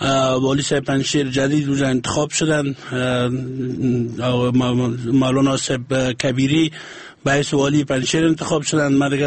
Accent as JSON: {"language": "Persian", "country": "Afghanistan", "said": "ما از افغانستان هستیم و مردم افغانستان هستیم، یکی از این کشور هستیم."}